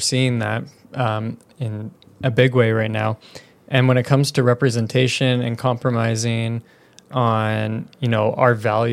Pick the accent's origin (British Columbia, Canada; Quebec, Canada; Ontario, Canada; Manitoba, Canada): British Columbia, Canada; Surrey; And I'm from Surrey. And Surrey doesn't have a very large white population. It has a large like Indian population, and like there's a lot of ethnicity in Surrey.